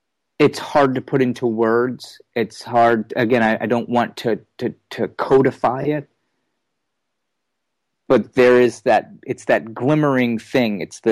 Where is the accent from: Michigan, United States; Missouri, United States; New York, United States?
New York, United States; because I'm a New Yorker that's never had any money.